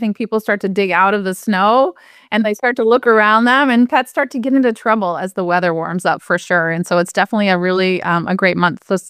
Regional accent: Bangor, Maine, United States; I grew up in Bangor, Maine, to a little clinic in Brewer, Maine

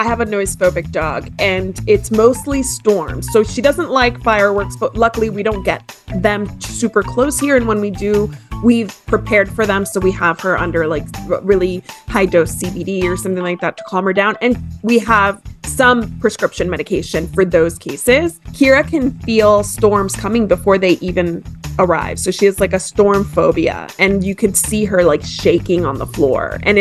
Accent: Miami, Florida, United States; I'm from Miami, you know, like been to the islands a lot.

